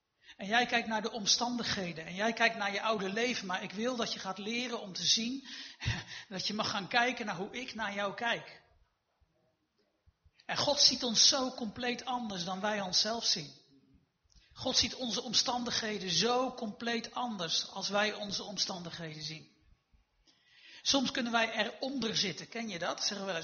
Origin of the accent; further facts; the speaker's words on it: Eindhoven, North Brabant, Netherlands; Ik kom uit Eindhoven.